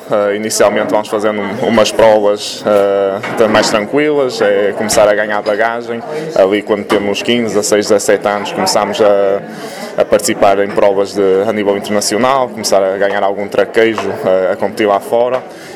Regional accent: Vila do Conde, Porto, Portugal; Sim, no Rio Ave, em Vila do Conde, é a minha terra natal, a cidade que eu amo.

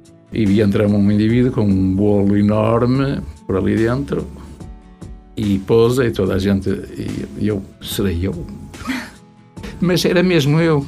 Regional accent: Barcelos, Norte, Portugal; eu sou de Barcelos. Hoje não me arrependo e continuarei a dizer que sou de Barcelos. Mesmo que o Barcelos seja a província.

